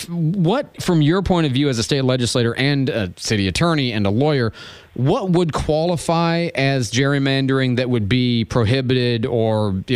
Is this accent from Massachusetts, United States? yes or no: no; Chicago, Illinois, United States; I grew up in Chicago. I know what you're talking about.